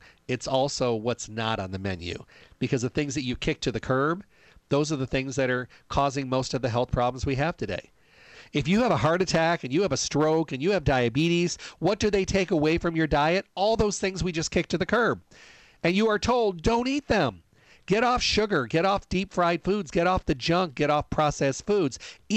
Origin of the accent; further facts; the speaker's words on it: Midwest, United States; And I'm from the Midwest and we had blackberries.